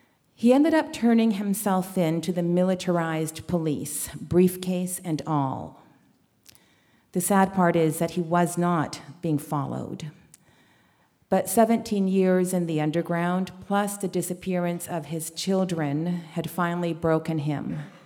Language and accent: English; Canada; also born or lived in Chile; I was born in Chile and raised in Canada. In 1986, when I was 18 years old, I went back to South America for 4 years